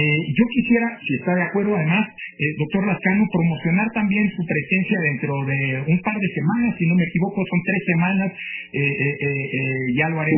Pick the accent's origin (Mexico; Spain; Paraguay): Mexico; lo digo como mexicano y como universitario